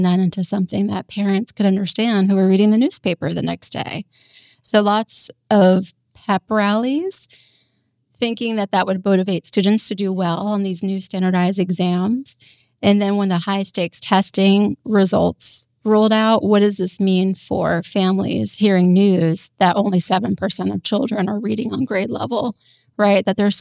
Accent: New Jersey, United States; now in Gainesville, United States; I call Gainesville home right now, and I am a Florida transplant like many Floridians. I'm from New Jersey. I grew up on the Jersey Shore, and I am a first-generation student.

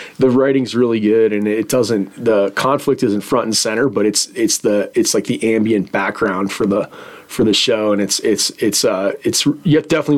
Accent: Cleveland, Ohio, United States; No, not really. I grew up in Cleveland, Ohio, but my dad was really into fly fishing.

